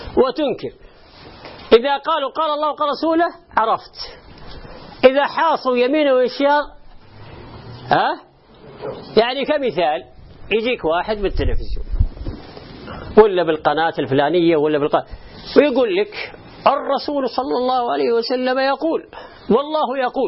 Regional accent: Saudi Arabia; كان عندنا في السعودية نلزم الجماعة ونلزم ملكنا

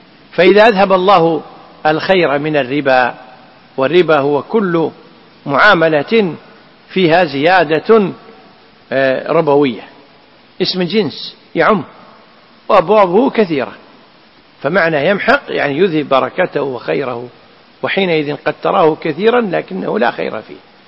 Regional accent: Kuwait; احنا عندنا بالكويت اذا جاءت مشكله على الرجال او على المراه اللي ما هو على لسان ذكر الله، شي يقول يمه يبا

